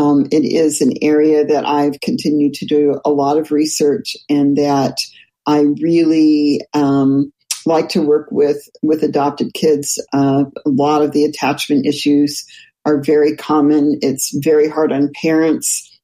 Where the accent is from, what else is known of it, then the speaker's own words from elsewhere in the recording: Los Altos, California, United States; But growing up in the Los Altos area was a lot of fun.